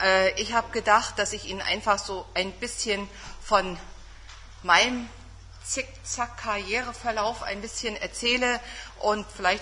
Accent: Halle, Saxony-Anhalt, Germany; born there; zwar bin ich 1954 in Halle geboren.

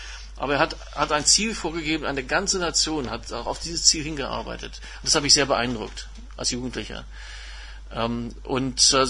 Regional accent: Canada; Meine Kindheit in Kanada, die ich auch in ganz normalen kanadischen Schulen verbracht habe

